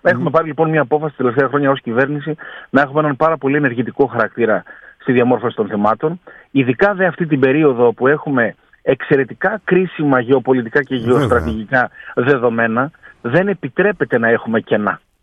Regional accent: Greece; Να σας πω κάτι, ως Έλληνες είμαστε πάρα πολύ υπερήφανοι. Περήφανοι για αυτό που είμαστε

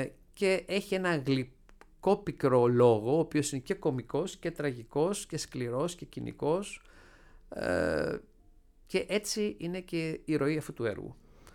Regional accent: Greece; Γιατί έβλεπα ότι η Ελλάδα, και εγώ σαν Έλληνας δημιουργός και καλλιτέχνης

